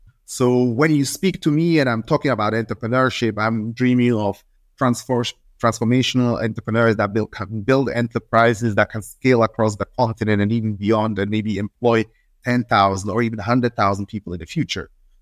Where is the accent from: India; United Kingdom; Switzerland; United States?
Switzerland; I came from Switzerland.